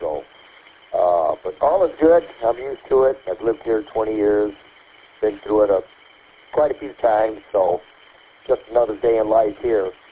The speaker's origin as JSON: {"language": "English", "region": "Virginia", "country": "United States", "said": "from Virginia."}